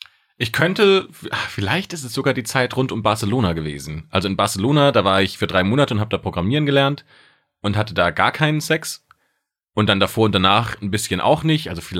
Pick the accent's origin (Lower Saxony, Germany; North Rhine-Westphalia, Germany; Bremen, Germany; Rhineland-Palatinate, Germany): Rhineland-Palatinate, Germany; Speyer; In meiner Heimatstadt in Speyer.